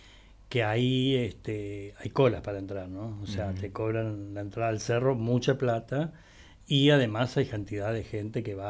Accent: Viedma, Río Negro, Argentina; soy de acá de Viedma y de chico escuchaba cosas que pasaban en la lobería.

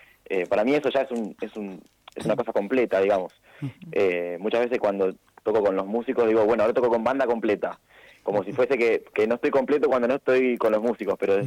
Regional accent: Rafaela, Santa Fe, Argentina; a él lo conocí porque ambos somos de Rafaela

